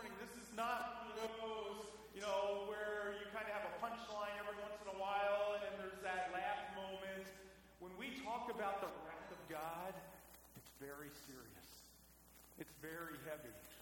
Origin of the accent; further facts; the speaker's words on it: Bethlehem, Pennsylvania, United States; I grew up in just outside of Bethlehem, Pennsylvania. That used to be one of the big steel towns of Pennsylvania.